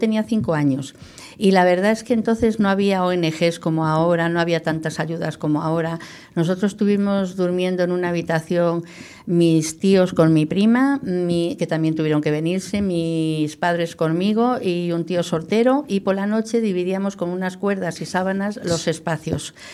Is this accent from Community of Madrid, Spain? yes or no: no; Andalusia, Spain; Aparte hago también sevillanas, porque soy andaluza, aunque no se me note